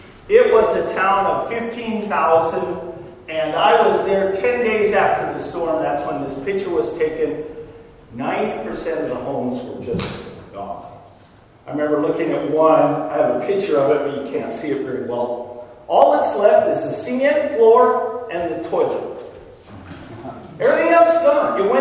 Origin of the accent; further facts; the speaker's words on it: Battle Ground, Washington, United States; I'm from Battleground, Washington, 20 miles as a crow flies from Mount St. Helens.